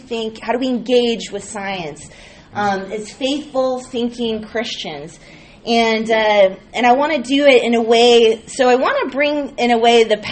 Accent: California, United States; I am from California originally, so it's real fun to be back.

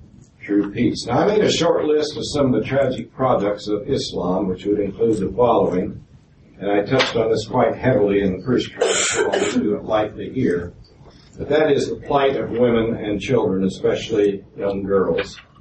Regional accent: Joplin, Missouri, United States; I'm from Joplin, Missouri.

